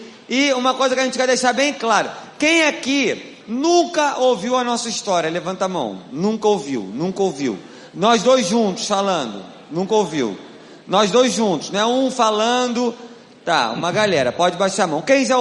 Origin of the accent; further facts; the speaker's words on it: Rio de Janeiro, Brazil; eu vim de Rodilândia, lugar nobre do Rio de Janeiro, Cacuia, Morraguda, Austin, Queimados.